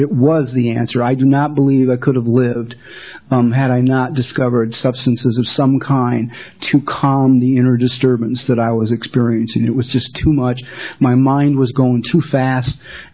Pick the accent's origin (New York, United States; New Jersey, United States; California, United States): California, United States; Los Angeles; I grew up in Los Angeles.